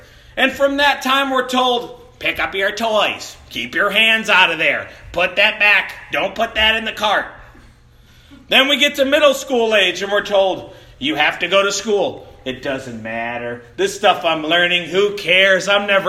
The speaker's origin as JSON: {"language": "English", "town": "Chicago", "region": "Illinois", "country": "United States", "tie": "born or raised there", "said": "Folks, I grew up in Chicago. We bought our milk at the grocery store."}